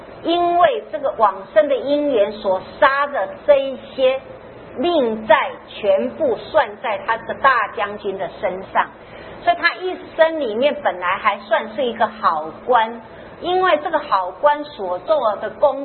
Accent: China; 我们中国人很奇怪，人死了要请客吃饭的

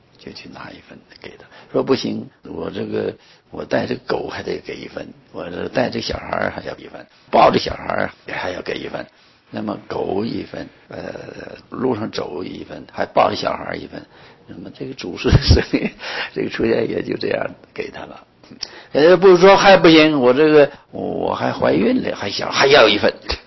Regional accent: Northeast China, China; 我是东北人呢

